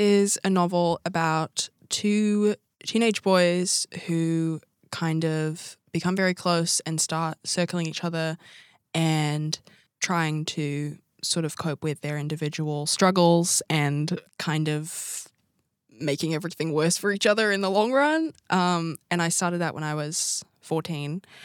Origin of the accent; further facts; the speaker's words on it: Christchurch, Canterbury, New Zealand; I'm 18. I'm from Christchurch